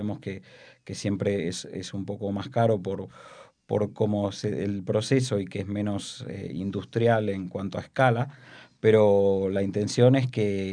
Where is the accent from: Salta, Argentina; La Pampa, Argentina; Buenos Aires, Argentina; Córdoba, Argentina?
Buenos Aires, Argentina; moved away as an adult; now in Spain; Mira, yo he llegado a España en el año 2002. Uh-huh. Efectivamente, soy argentino, nacido en Buenos Aires.